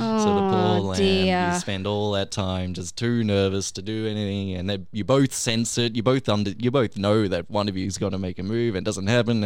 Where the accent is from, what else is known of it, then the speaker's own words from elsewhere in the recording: England, United Kingdom; born there; Well, you're an editor and I'm English by birth.